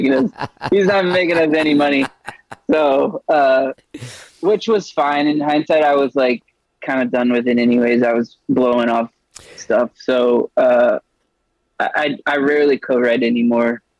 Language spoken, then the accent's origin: English; Dallas, Texas, United States; So I was raised in every month we would go to Fort Worth to go to the museum. I'm from Dallas.